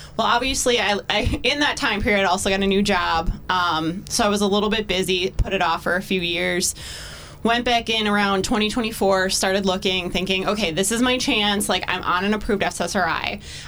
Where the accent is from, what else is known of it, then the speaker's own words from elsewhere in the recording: Oshkosh, Wisconsin, United States; I grew up here in Oshkosh.